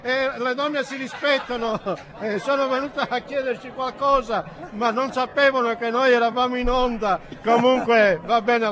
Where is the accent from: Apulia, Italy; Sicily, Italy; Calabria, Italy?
Calabria, Italy; Io che te siamo calabresi